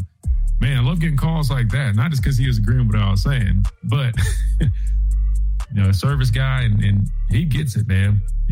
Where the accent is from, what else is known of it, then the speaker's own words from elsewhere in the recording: South Carolina, United States; And I grew up right outside Fort Jackson. I got a lot of family that's in the military.